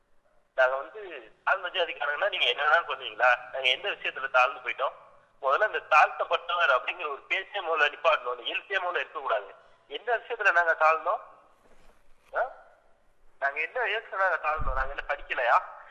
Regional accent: Tamil Nadu, India; born there; இந்த இந்தியாவில் குறிப்பாக இந்த தமிழ்நாட்டில் ஜாதி ஆதிக்கம் உள்ள இந்த தமிழ்நாட்டுல ஏண்டா பிறந்ததுன்னு ஒவ்வொரு நொடியும் நான் யோசிச்சுட்டு இருக்கேன்.

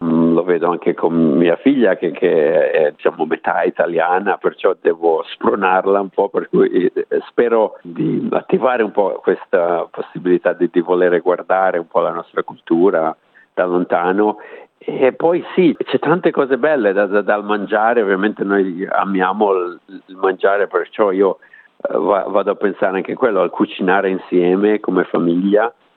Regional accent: Liguria, Italy; moved away as an adult; sono partito intorno ai 23-24 anni, i miei genitori sono ancora in Liguria

